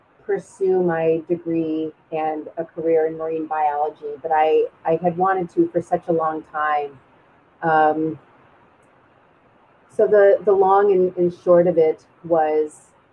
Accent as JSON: {"language": "English", "town": "Glencoe", "region": "Illinois", "country": "United States", "tie": "born or raised there", "said": "I grew up in Glencoe, which is 30 minutes north of Chicago."}